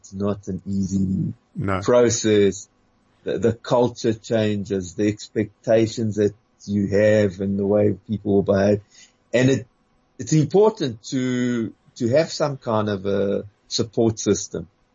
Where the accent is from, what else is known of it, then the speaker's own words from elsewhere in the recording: South Africa; accent: South African; now in Israel; my Hebrew is reasonable after 35 years in Israel, but my accent is very, still very South African